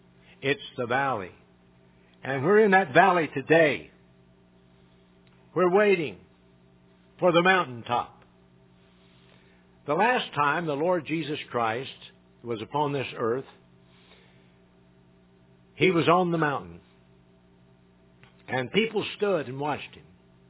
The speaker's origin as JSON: {"language": "English", "town": "Evansville", "region": "Indiana", "country": "United States", "said": "I'm from Indiana. I said, what town are you from in Kentucky? They said, Henderson. I said, I'm in Evansville, Indiana."}